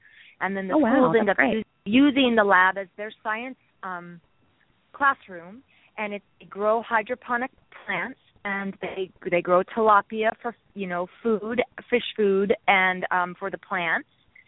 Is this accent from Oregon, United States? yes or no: yes; Oregon, United States; I've even been quoted as saying it's because I'm from Oregon, because when I was a little girl, that's when the first ever national bottle law went into effect, and that happened in Oregon